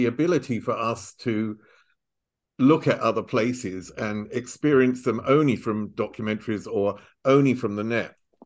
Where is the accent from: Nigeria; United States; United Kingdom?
United Kingdom; England; now in Germany; When I'm in here in Germany, I'm English